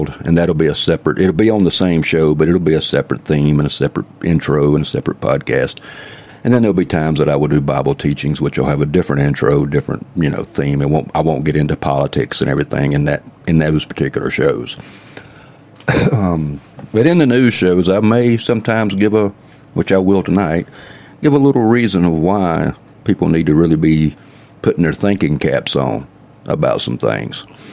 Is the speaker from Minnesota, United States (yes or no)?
no; Marietta, Georgia, United States; also born or lived in Dallas, Georgia / Douglasville; But I actually lived in Marietta when I first grew up as a child, till I ended up moving to Douglasville